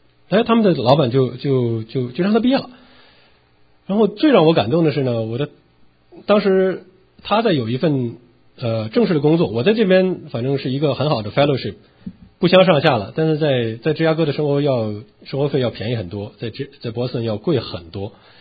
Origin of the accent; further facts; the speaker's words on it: China; 因为我们在大陆长大的人都有